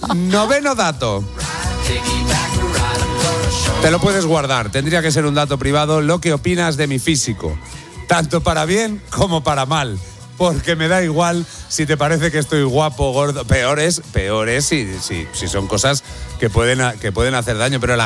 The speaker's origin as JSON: {"language": "Spanish", "town": "Salamanca", "region": "Castile and León", "country": "Spain", "tie": "born or raised there", "said": "Y yo cuando era pequeño, mi abuelo vivía en Valladolid y yo vivía en Salamanca."}